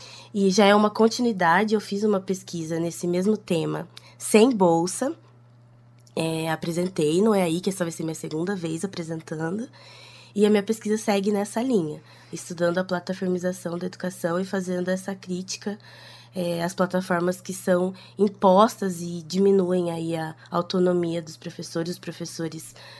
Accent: Londrina, Paraná, Brazil; Eu tenho 29 anos, sou de Londrina, nasci aqui, sempre vivi aqui.

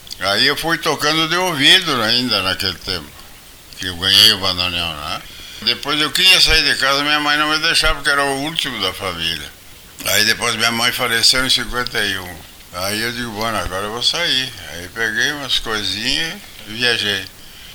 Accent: Caçapava do Sul, Rio Grande do Sul, Brazil; born there; also born or lived in Cachoeira do Sul; Fui nascido em Caçapava do Sul. E depois vim para Cachoeira do Sul para estudar música.

